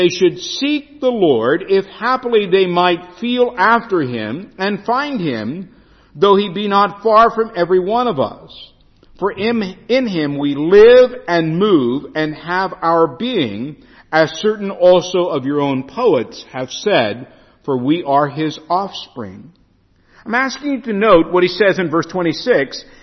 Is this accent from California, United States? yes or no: no; Pennsylvania, United States; And I said, "I'm from God's country in Pennsylvania."